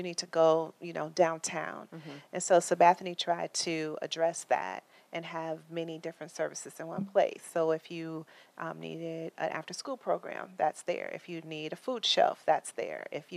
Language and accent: English; Minneapolis, Minnesota, United States; So growing up in Minneapolis, I went to camps all the time, summer camps at Park Avenue Church.